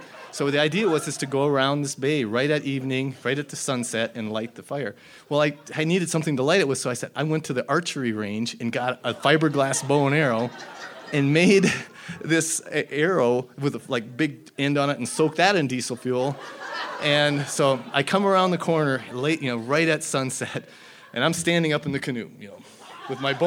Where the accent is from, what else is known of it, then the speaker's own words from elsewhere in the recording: North Dakota, United States; I'm from North Dakota. I'm a bit embarrassed to say that I am from North Dakota, because that's where the state bird is a mosquito and the state tree is a telephone pole.